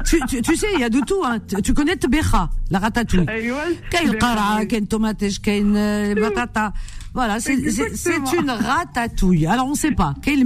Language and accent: French; France; j'ai grandi en France, hein, j'ai fait toute ma vie en France.